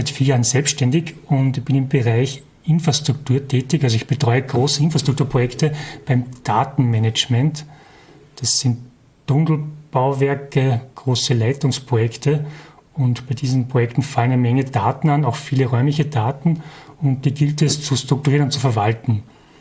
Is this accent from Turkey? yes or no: no; Salzburg, Austria; ich komme aus Österreich, genauer gesagt aus Salzburg.